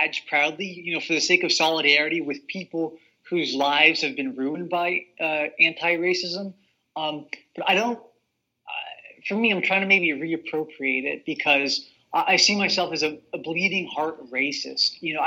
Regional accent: New Hampshire, United States; born there; I was born in 1987 in New Hampshire.

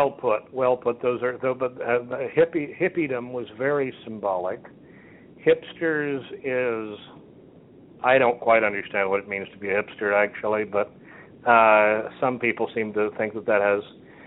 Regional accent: Texas, United States; born there; Well, I'm an American. That's my passport. You know, that's where I was born. I'm Texan by birth.

